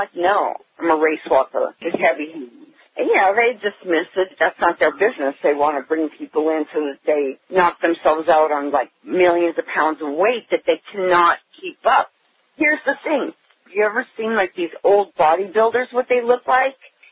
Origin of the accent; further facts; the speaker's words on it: Hollywood, California, United States; also born or lived in Germany / New York; And my parents are from Poland. They survived the Holocaust. I was born in Germany and lived in New York and grew up in Hollywood.